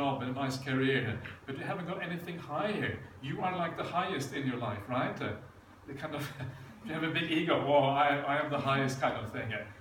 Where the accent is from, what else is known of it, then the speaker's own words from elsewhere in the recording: Norway; I grew up in Norway, right?